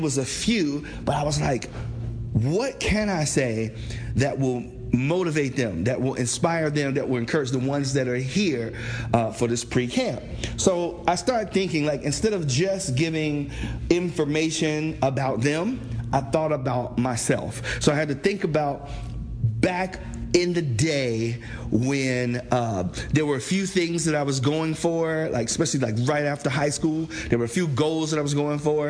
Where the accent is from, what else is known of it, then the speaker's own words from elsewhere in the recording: Cincinnati, Ohio, United States; So we, you know, born and raised in Cincinnati, Ohio.